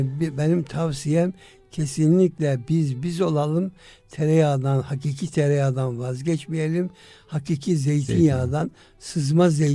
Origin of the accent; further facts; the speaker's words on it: Antalya, Turkey; biz Antalyalıyız ve Akdeniz mutfağına sahibiz.